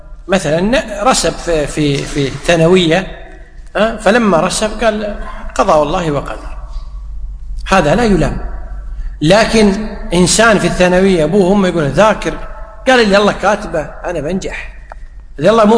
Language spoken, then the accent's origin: Arabic; Kuwait; حتى عندنا في الكويت في بعض الشوارع الكاميرات موضوعة شاشاتها في مركز المرور.